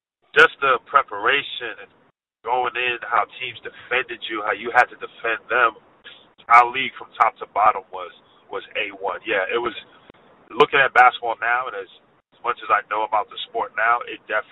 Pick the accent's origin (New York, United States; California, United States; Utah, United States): New York, United States; Brooklyn; Yep, I'm from Brooklyn.